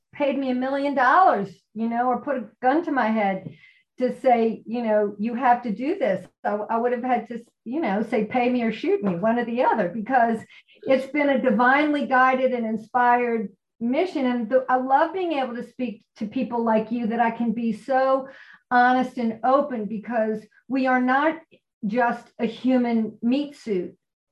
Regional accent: New Orleans, Louisiana, United States; And it started after the BP oil spill, when I'm from New Orleans and my worst nightmare then was happening.

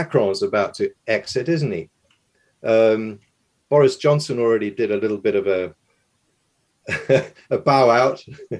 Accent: England, United Kingdom; I was born and raised in England

